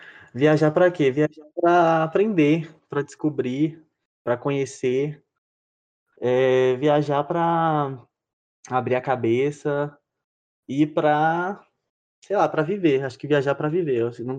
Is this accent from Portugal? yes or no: no; Brazil; moved away as an adult; Eu meio que fugi do Brasil para não fazer cursinho. Só que aí eu caí de paraquedas na África